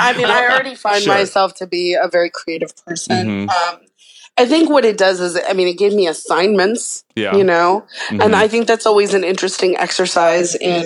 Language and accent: English; United States; I do participate in capitalism because I am an American.